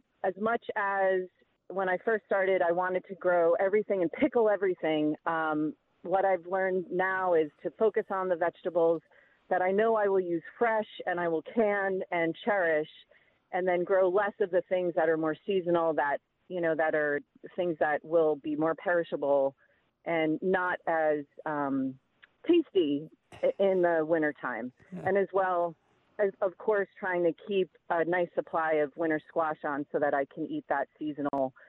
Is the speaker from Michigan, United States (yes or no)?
no; New Jersey, United States; I grew up in New Jersey, and I was surrounded by Italian families